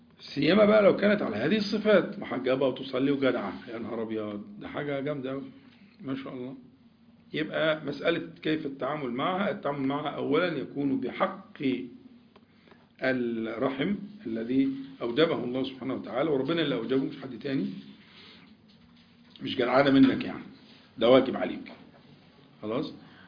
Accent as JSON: {"language": "Arabic", "country": "Egypt", "accent": "Egyptian", "said": "وإحنا كمصريين بننطق الجيم بالطريقة دي، يعني دي جيم مصرية."}